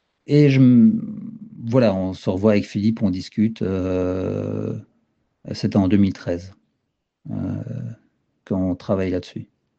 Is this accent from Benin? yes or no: no; Watermael-Boitsfort, Brussels-Capital Region, Belgium; quand j'étais petit, j'y vivais à Watermael-Boitsfort et on avait beaucoup de Japonais dans le quartier.